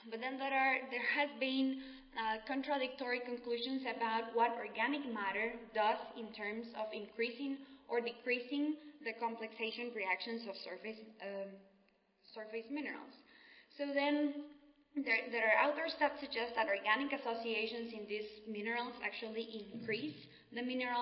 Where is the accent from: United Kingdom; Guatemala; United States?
Guatemala; I always like to show off the volcanoes of my country. I'm from Guatemala